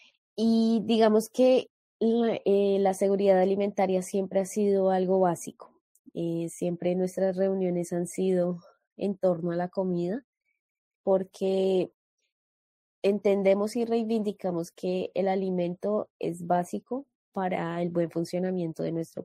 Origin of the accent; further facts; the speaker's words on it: Colombia; now in Brazil; venimos de Colombia y allá se, al calor de la olla se gestan bastantes espacios.